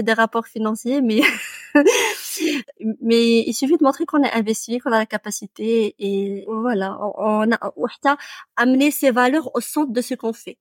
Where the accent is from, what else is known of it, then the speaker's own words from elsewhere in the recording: Morocco; présenté mes compétences en tant que Marocaine